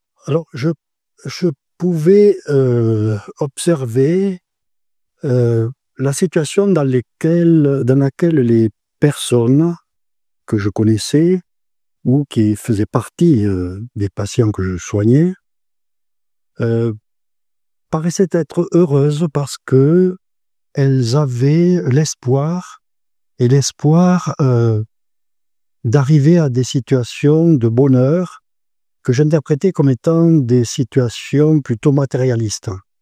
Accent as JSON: {"language": "French", "town": "Villemur-sur-Tarn", "region": "Occitanie", "country": "France", "tie": "born there", "said": "je suis né à Villemur-sur-Tarn, j'ai 82 ans"}